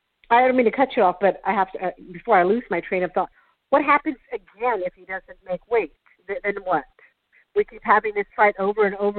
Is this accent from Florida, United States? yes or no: no; Las Cruces, New Mexico, United States; He is from my hometown. He's from Las Cruces, where I'm from.